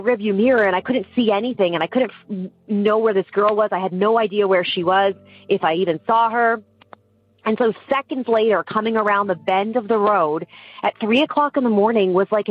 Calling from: Hamilton, Ontario, Canada; I am calling in from Hamilton, Ontario, Canada.

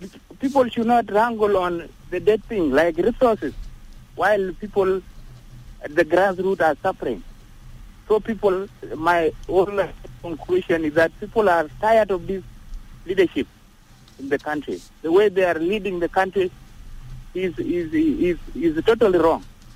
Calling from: Malakal, Upper Nile, South Sudan; Yes, I'm calling from Malakal.

